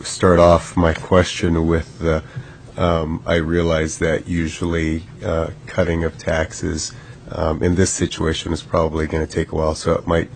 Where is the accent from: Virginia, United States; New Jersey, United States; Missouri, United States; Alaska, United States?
Alaska, United States; I'm from Western Alaska, and a number of my constituents said